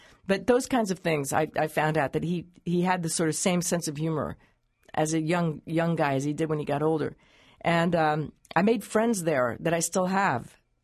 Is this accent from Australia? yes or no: no; France; also born or lived in Long Island, United States; I mean, I grew up in France and, you know, Long Island.